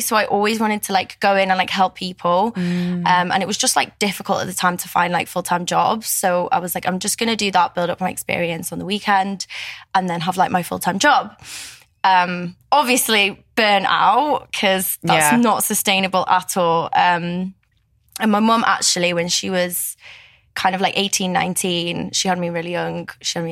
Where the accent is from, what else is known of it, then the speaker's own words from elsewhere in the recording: Manchester, North West England, United Kingdom; also born or lived in Poland; obviously. I'm 26, originally from Poland, but I grew up in Manchester.